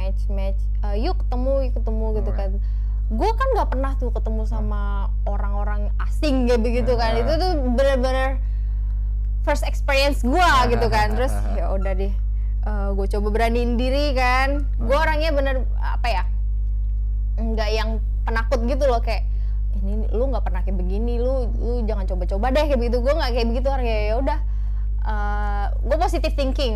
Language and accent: Indonesian; Medan, North Sumatra, Indonesia; Gue asli Medan kan, jadi gue waktu itu masih di Medan.